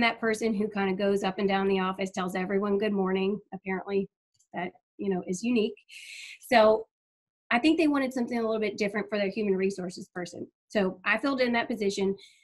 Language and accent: English; Baton Rouge, Louisiana, United States; So I am an LSU fan, went to LSU, born and raised in Baton Rouge.